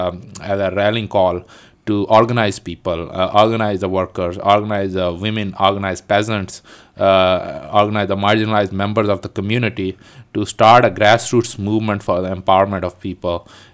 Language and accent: English; Pakistan; moved away as an adult; now in United States; I've been living here for 10 years. I came in 2000. I'm originally a doctor of veterinary medicine from Pakistan.